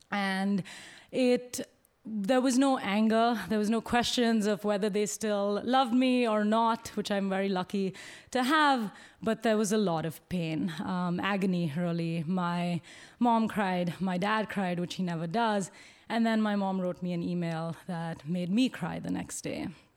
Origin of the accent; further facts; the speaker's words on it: Bangalore, Karnataka, India; moved away as an adult; now in United States; Growing up in Bangalore in South India